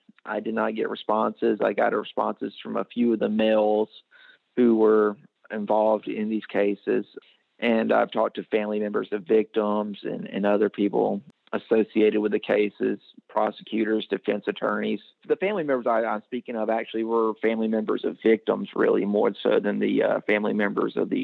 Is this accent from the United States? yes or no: yes; Bessemer, Alabama, United States; She was a woman from my hometown of Bessemer, Alabama